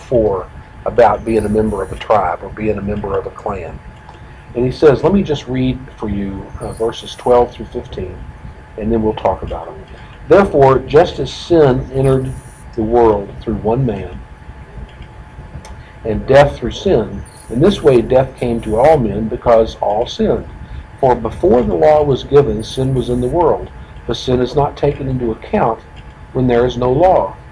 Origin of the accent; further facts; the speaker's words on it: Kentucky, United States; I'm from Kentucky, you don't have to look much past the Hatfields and the McCoys.